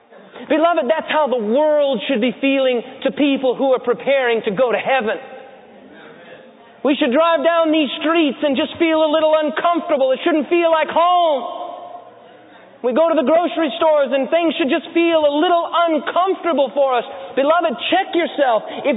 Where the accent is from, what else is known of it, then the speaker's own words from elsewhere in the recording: Wyoming, United States; now in Detroit, United States; I'm from the West. I'm from a little town of 300 people, and I moved to metropolitan Detroit. That was not an easy transition for me. I'm from Wyoming.